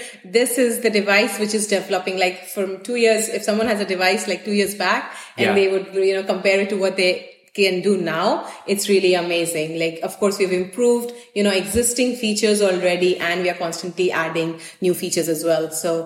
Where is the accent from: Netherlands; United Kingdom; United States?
Netherlands; English is a second language; I'm coming from Netherlands, so it's not very unusual to expect this kind of weather.